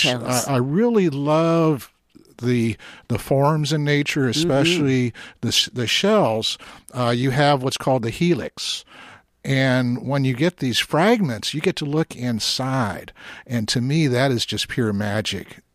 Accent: Cincinnati, Ohio, United States; born there; also born or lived in Venezuela; I was born in Cincinnati.

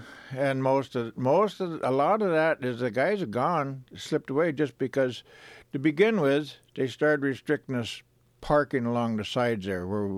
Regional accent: Alaska, United States; moved away; I grew up pretty much in Alaska, but we moved down here so I could finish going to school.

